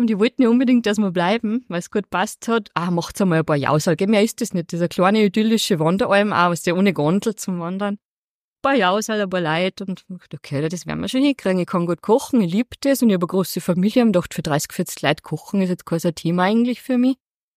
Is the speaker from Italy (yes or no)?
no; Upper Austria, Austria; wir als Oberösterreicher sind ja dort schon fast Ausländer